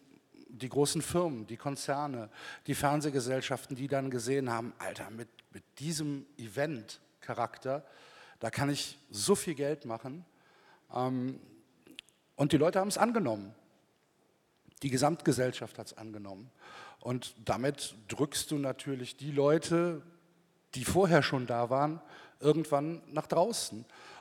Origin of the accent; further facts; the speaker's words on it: Cologne, North Rhine-Westphalia, Germany; also ich komme aus Köln